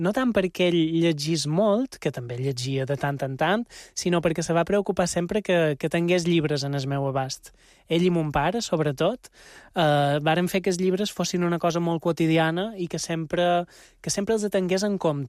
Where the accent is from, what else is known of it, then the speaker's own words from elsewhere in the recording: Ses Salines, Balearic Islands, Spain; jo som de Set Salines